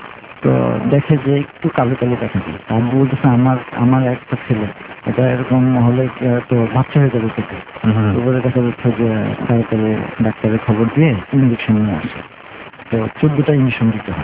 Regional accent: Rangpur, Rangpur Division, Bangladesh; আমার বেড়ে ওঠা রংপুরে, রংপুরে আমার জন্মস্থান।

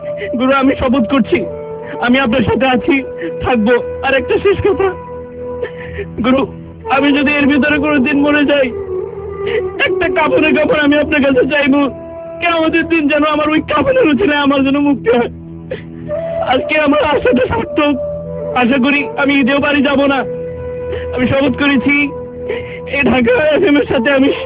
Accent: Tangail, Dhaka Division, Bangladesh; আমার বাড়ি টাঙ্গাইল

